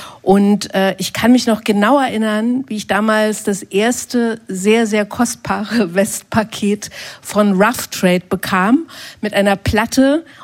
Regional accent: East Germany, Germany; Ich bin ja im Osten groß geworden.

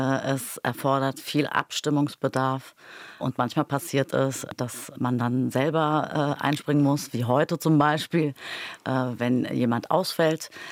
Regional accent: Berlin, Germany; Weil ich da meine Kindheit verbracht habe.

